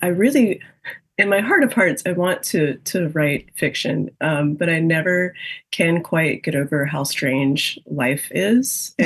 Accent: Jackson, Mississippi, United States; it's a scene from my early 20s, I would say, in my hometown of Jackson, Mississippi.

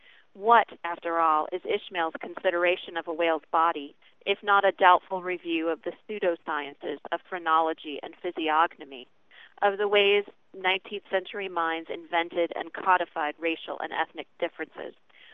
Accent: Muncie, Indiana, United States; from Muncie, Indiana.

